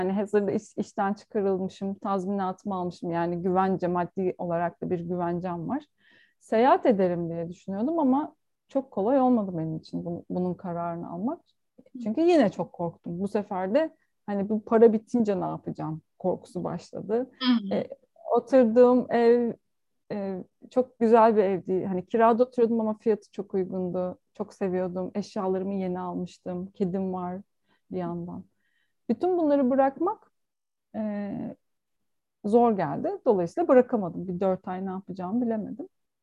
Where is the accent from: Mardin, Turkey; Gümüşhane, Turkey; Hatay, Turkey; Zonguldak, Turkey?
Zonguldak, Turkey; Karadeniz Ereğli; also born or lived in Ankara / Istanbul; Şehir hayatı bana göre değildi çünkü ben Karadeniz Ereğli'de büyüdüm. Lojman çocuğuyum. Erdemir fabrikasında çalışıyordu ailem.